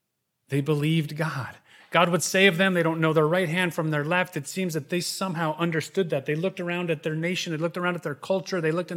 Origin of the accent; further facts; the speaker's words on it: Holland, Michigan, United States; moved away; also born or lived in New York City; I'm remembering right now when I moved from Holland, Michigan, my small hometown. Where did I land? New York City. There I was in Manhattan, wide-eyed and wondering, wow, I am small town boy in the big city.